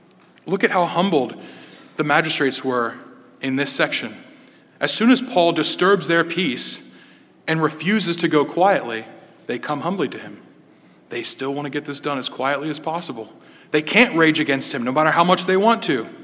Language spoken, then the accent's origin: English; Ohio, United States; If we're from Ohio, we're Ohioans. You know, we've actually adopted this.